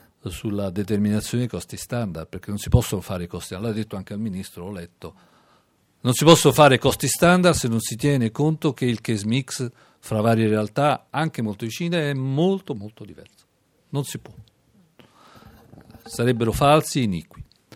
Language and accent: Italian; Rome, Lazio, Italy; nella regione in cui mi permetto di citarla perché sono romano